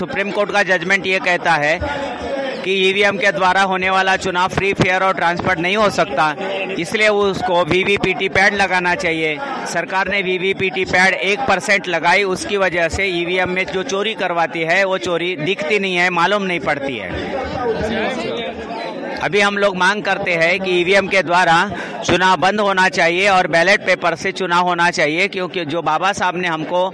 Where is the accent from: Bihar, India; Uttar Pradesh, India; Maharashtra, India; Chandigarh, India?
Maharashtra, India; Yavatmal; मैं महाराष्ट्र यवतमाल से हूँ, राष्ट्रीय गुरु रविदास क्रांति मोर्चा का प्रदेश अध्यक्ष हूँ।